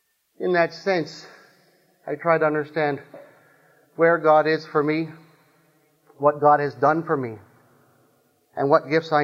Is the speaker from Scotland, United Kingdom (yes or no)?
yes; Scotland, United Kingdom; Because of being Scottish again, as long as it's not a huge order, I will buy.